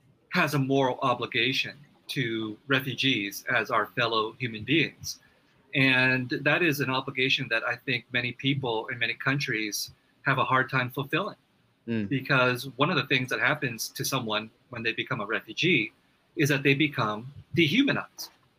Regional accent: United States; and I say we because I'm an American too

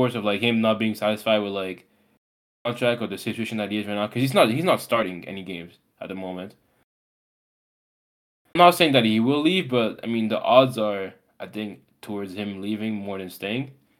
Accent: Liverpool, North West England, United Kingdom; I'm from Liverpool.

